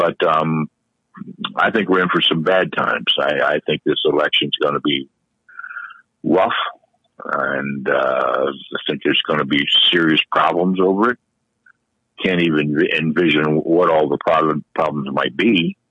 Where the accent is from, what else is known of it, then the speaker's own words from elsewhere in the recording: Ohio, United States; now in Florida, United States; I've lived here many years now. I'm originally from Ohio. A proud Buckeye.